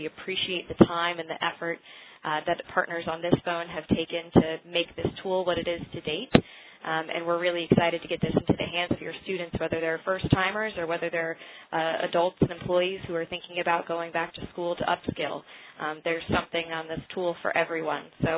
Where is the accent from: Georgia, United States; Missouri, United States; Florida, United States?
Florida, United States; Tallahassee; I'm probably biased because I happen to be from the state of Florida. I was born and raised in Tallahassee, huge Seminole fan.